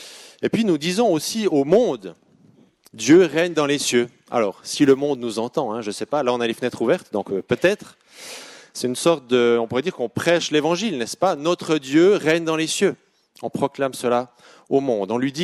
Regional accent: La Chaux-de-Fonds, Neuchâtel, Switzerland; Alors moi je viens de la Chaux-de-Fonds, hein. Cité horlogère, on arrive 5 minutes avant, sinon on est en retard.

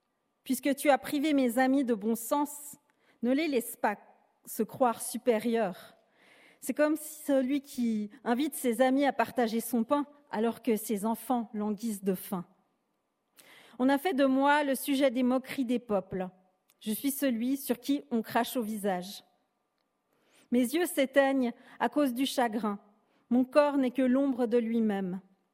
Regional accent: Sri Lanka; dans mon pays d'origine, le Sri Lanka, les couleurs sont symboliques.

